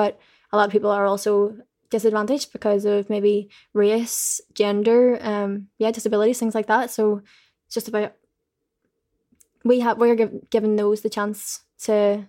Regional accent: Belfast, Northern Ireland, United Kingdom; Yeah, I'm just like, I'm just from Belfast. I just do more.

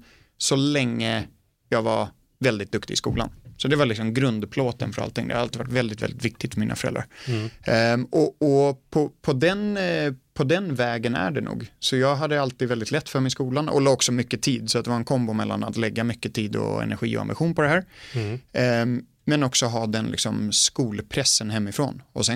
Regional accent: United States; Född och uppvuxen i USA.

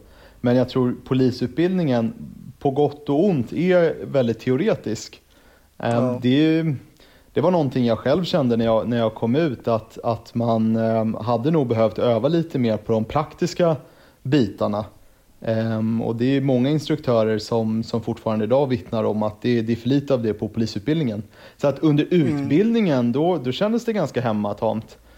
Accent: Stockholm, Stockholm County, Sweden; Jag är ju född och uppvuxen i Stockholm så det var ganska självklart att söka till Stockholm.

